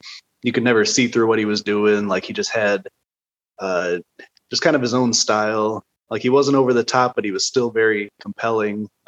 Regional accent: Chicago, Illinois, United States; growing up in Chicago, especially with where Chicago is now

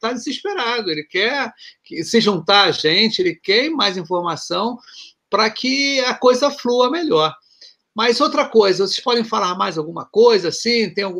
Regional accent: Rio de Janeiro, Brazil; eu sou do Rio

